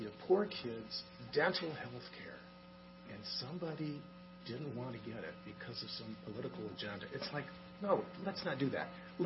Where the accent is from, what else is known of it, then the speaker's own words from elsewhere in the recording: United States; I'm from Emmett County.